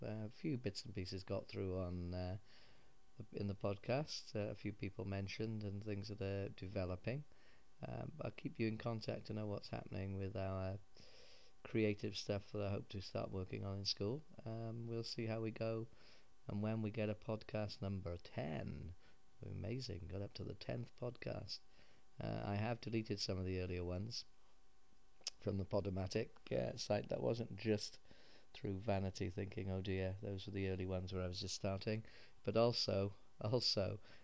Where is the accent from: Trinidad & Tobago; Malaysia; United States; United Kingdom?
United Kingdom; accent: British; I'm planning to see if I can do a one or two person podcast rather than just me rambling on in my dull British accent